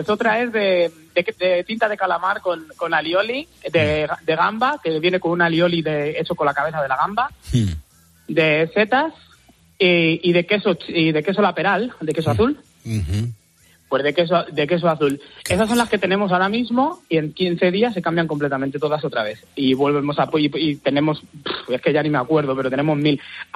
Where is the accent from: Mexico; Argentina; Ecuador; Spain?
Spain; Toledo, Castilla-La Mancha; que yo soy de Toledo.